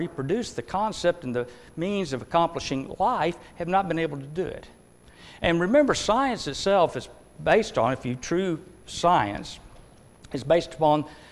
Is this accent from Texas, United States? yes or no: yes; Texas, United States; when I grew up in Texas, the longhorn steer, it's quite well known.